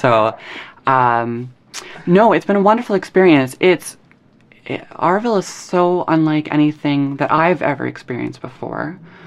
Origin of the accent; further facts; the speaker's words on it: Winnipeg, Manitoba, Canada; In my hometown of Winnipeg in central Canada, it was like -40 the other day.